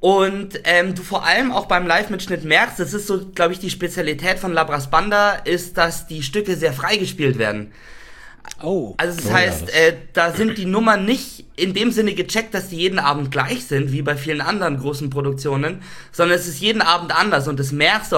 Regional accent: Dachau, Bavaria, Germany; in Dachau, in meiner Heimatstadt, in so einem großen Festzelt.

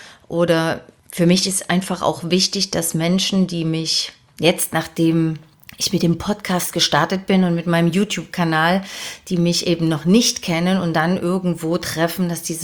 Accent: Dresden, Saxony, Germany; also born or lived in Leipzig; Ich bin ein Ostmädel der 80er und darauf bin ich tierisch stolz. Ich bin in Leipzig geboren und bin 1980 pünktlich zu meiner Einschulung mit meinen Eltern ins wunderschöne Elbflorenz nach Dresden gezogen.

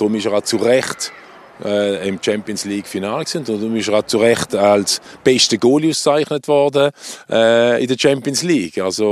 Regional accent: Switzerland; Jetzt bei uns in der Schweiz. Jan Sommer oder Gregor Kobel.

